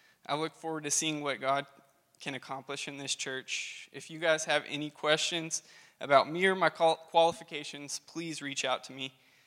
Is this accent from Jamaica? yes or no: no; Hedley, Texas, United States; So as most of you know … I grew up in Headley, and I attended Calvary Baptist Church in Clarendon.